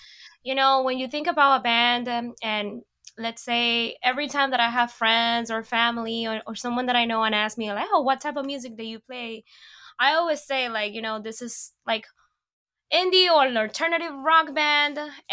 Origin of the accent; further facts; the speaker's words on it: Panama; Okay, so I'm originally from Panama.